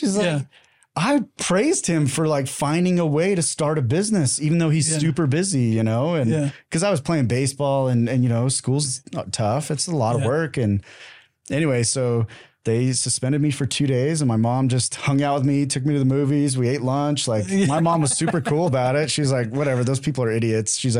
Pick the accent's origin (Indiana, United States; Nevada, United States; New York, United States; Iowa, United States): Nevada, United States; Las Vegas; It's an interesting town. That's where I grew up. I grew up in Las Vegas.